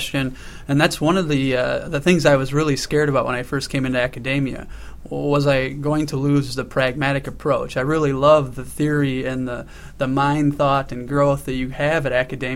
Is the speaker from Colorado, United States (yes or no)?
no; Wisconsin, United States; Organic Valley is in my hometown or that region. That's the Kickapoo Valley in Wisconsin.